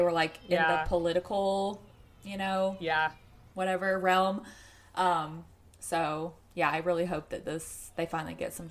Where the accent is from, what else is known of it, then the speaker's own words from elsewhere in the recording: the South, United States; accent: Southern; maybe it's my Southern accent.